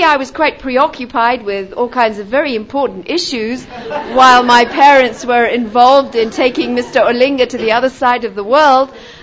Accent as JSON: {"language": "English", "town": "Kampala", "region": "Central Region", "country": "Uganda", "tie": "born or raised there", "said": "this house where I was growing up in Kampala, and the address was number 3, Kitante Road."}